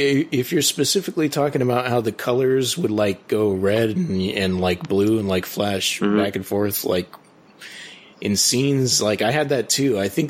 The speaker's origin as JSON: {"language": "English", "region": "California", "country": "United States", "said": "obviously I'm from Southern California, I don't really know what snow sounds like"}